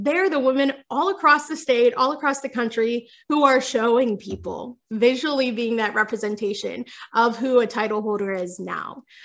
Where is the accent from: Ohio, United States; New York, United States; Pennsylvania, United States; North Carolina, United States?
Pennsylvania, United States; I've been able to take that curriculum into schools, not only in Central Pennsylvania, but also I'm from Western PA.